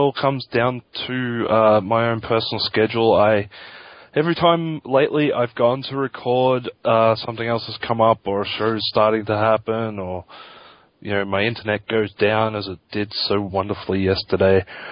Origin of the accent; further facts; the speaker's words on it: Australia; I'm Australian. I don't even really have interest in American football.